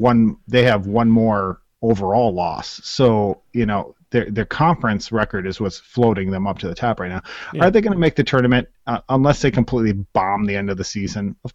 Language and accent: English; Wisconsin, United States; because we're from Wisconsin and that's what we expect of our teams.